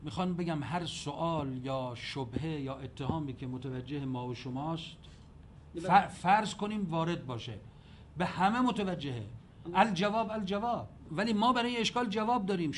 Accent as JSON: {"language": "Persian", "country": "Iran", "said": "اونجا یک مرتاض هندی گفت کجایی هستی؟ گفتم ایران"}